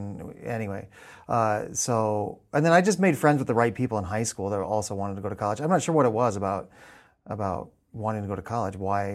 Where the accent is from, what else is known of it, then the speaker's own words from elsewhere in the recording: Escondido, California, United States; also born or lived in St. George, Utah; I was born in southwestern Utah, in St. George, and then when, in 1987, I think it was, I was like 9 years old, 9 or 10 years old, we moved to Southern California, to Escondido